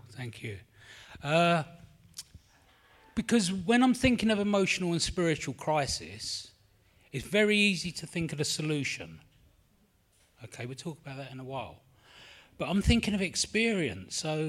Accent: London, United Kingdom; I'm from London, England. I have an accent, so I might not sound English.

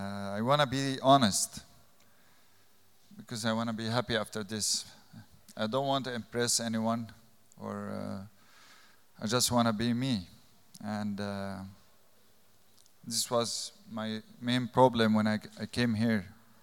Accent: Egypt; English is a second language; I'm an addict from Egypt.

